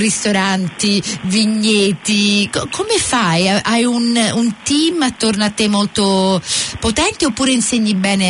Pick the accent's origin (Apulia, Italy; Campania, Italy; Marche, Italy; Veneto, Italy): Campania, Italy; Naples; essendo napoletana